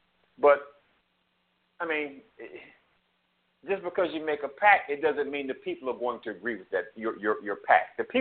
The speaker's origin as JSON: {"language": "English", "region": "New York", "country": "United States", "said": "I'm the New Yorker that can do that."}